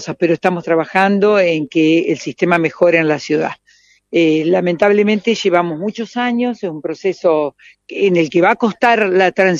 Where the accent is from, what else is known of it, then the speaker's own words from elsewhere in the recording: Paraná, Entre Ríos, Argentina; Quienes somos de Paraná desde hace muchos años